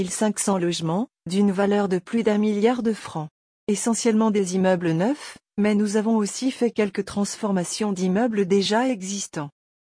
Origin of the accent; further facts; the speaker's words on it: Rue, Fribourg, Switzerland; now in Geneva, Switzerland; Je suis fribourgeoise, née dans la commune de Rue